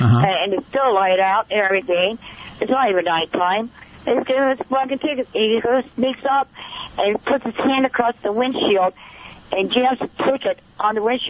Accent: United States; I'm American. I was born in America.

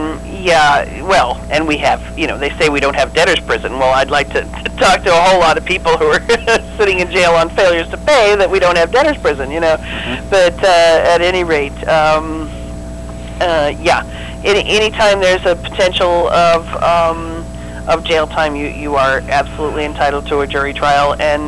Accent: Tustin, California, United States; they said go sleep in Tustin, which of course is, you know, my hometown

